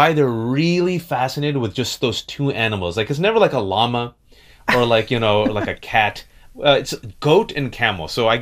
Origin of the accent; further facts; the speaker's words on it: Fremont, California, United States; I'm not Arab. I'm a Pakistani stock. And do you want me to go back to the womb or Fremont, California?